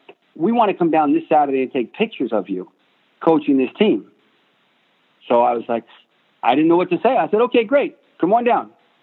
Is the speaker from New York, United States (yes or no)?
yes; New York, United States; also born or lived in Arizona; now in Clearwater, United States; I was from New York. I didn't want to go back up to New York. We were out in Arizona. We wanted to come back to the East Coast. So we went to Clearwater, Florida.